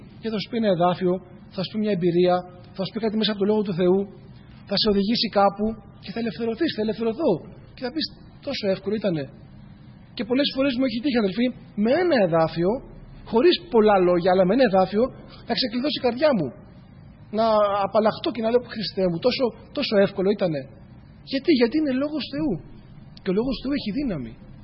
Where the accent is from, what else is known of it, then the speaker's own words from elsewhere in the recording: Loutsa, Attica, Greece; μου λέει, από πού είσαι, του λέω από τη Λούτσα